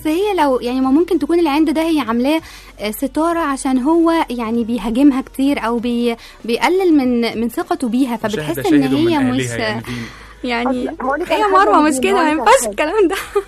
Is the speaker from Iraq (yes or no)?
no; Alexandria, Alexandria Governorate, Egypt; born there; انت عارف ان انا مولوده في اسكندريه اصلا؟